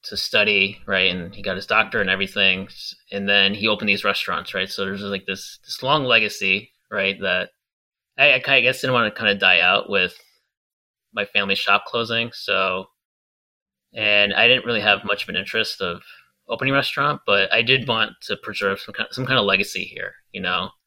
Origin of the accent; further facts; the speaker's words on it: New York, United States; Like, despite being a New Yorker, it's New England Greek style pizza, right?